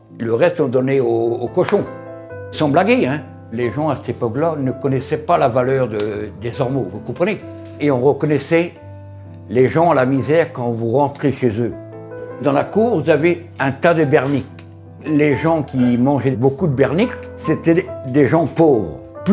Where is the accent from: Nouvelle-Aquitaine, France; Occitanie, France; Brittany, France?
Brittany, France; Ploumanac'h; Je suis né à Ploumanac. J'ai 71 ans. Je n'ai jamais quitté Ploumanac.